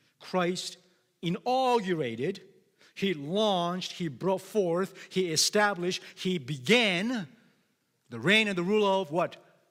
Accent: Michigan, United States; now in Canada; So I'm from Michigan. One of the hardest things that I experienced when I came to Canada was the allegiance to the Queen.

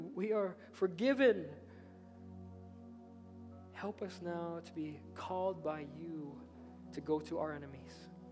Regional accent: Philippines; They know I'm Filipino.

